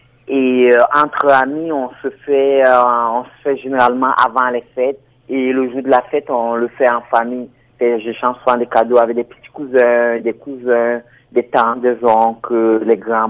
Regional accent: Cameroon; Oui, je suis originaire du Cameroun.

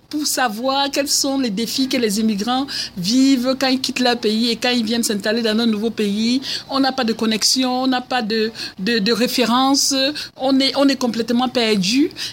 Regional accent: Cameroon; c'est un proverbe qu'on utilise beaucoup en Afrique, au Cameroun, dans mon pays d'origine.

